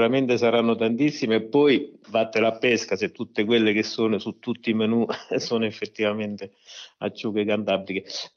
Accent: Sulmona, Abruzzo, Italy; In questo momento sono a Sulmona, che è la mia città natale

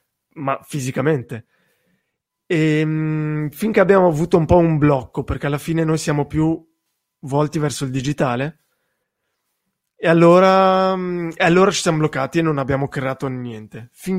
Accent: Ticino, Switzerland; sono svizzero, nella parte italiana della Svizzera, al Ticino, quindi vicinissimo all'Italia.

